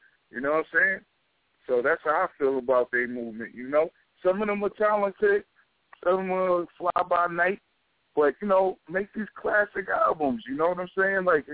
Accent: New York City, New York, United States; I'm from Queens

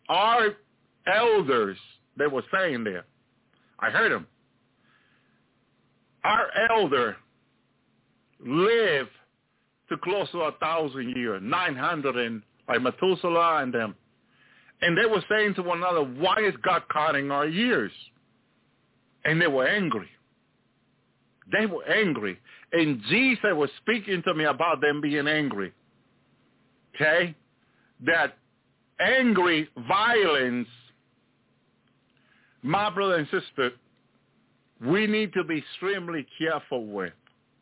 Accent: Union City, New Jersey, United States; I grew up in that area. I grew up in Union City. And we just had to cross the bridge of the Lincoln Tunnel to go to New York.

